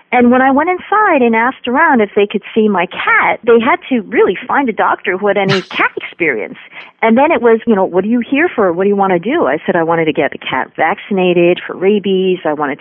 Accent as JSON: {"language": "English", "country": "United States", "tie": "born or raised there", "also_born_or_lived": "Taiwan", "said": "I grew up in the United States, and I do consider myself more or less, you know, completely American."}